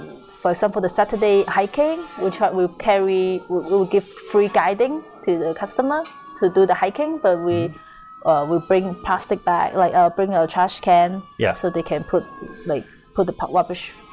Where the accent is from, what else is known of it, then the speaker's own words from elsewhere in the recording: Hong Kong; I'm from Hong Kong.